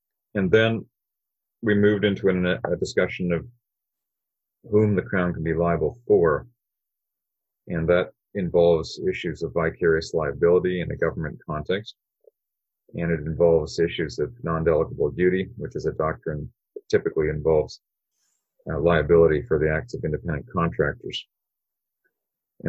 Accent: West Coast, Canada; So I was born and raised on the West Coast, so it wasn't so much a matter of ending up here.

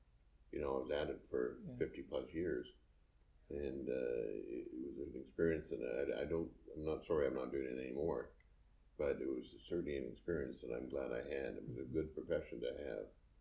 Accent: New Westminster, British Columbia, Canada; I grew up in New Westminster, actually.

